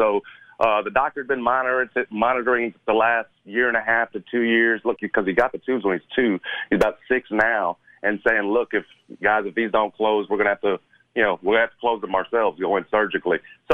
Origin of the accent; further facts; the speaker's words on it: Memphis, Tennessee, United States; My history of growing up in Memphis City Schools, there was no lesson on Juneteenth.